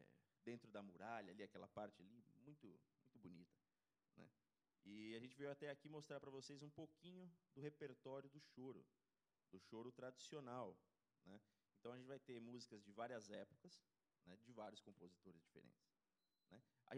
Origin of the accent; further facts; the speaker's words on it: São Paulo, Brazil; E eu sou de São Paulo